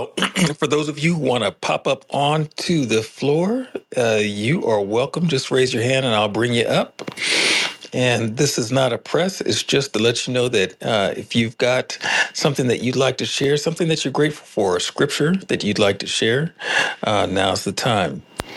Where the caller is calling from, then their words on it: Tacoma, Washington, United States; I am hailing in from Tacoma, Washington.